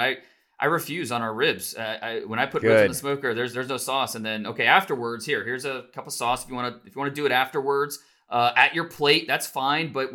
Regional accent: Ohio, United States; I'm born and raised in Ohio, so like I did not know you know just how big barbecue could be until I moved there and you know got engulfed in the culture. But it's you know, it's something that I brought with me back to Ohio

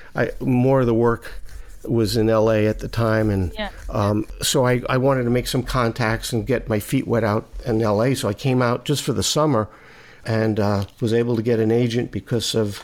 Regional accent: Brooklyn, New York, United States; I grew up in Brooklyn, and so in the New York area it was on.

